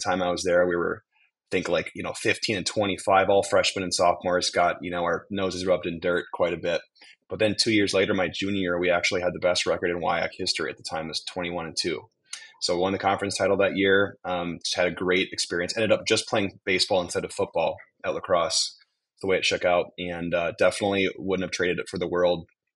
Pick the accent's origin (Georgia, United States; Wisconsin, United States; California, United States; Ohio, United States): Wisconsin, United States; Madison; So I'm from the west side of Madison, went to Middleton High School. Played football, baseball, and basketball.